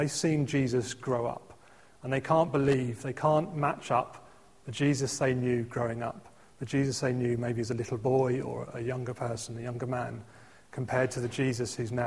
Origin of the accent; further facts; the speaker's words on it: Luton, East of England, United Kingdom; I grew up in Luton, and so I kind of feel the sort of, you know, when people ask you where you came from, you said Luton